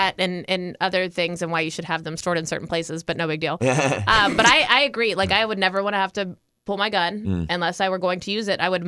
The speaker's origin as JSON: {"language": "English", "region": "Tennessee", "country": "United States", "said": "Tennessee. But yeah, that would be my guess. South."}